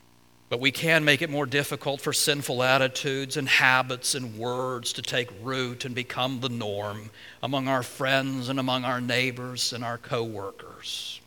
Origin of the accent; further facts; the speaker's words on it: Alabama, United States; When I was growing up in Alabama, one of our favorite times as a family was when my mom occasionally would buy a ham that was cured with salt.